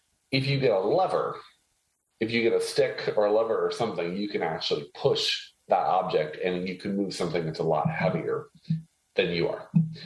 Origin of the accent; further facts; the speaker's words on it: Haiti; So I was actually born and raised in a third world country. I was born and raised in Haiti. And my mom originally did medical missions and I grew up there.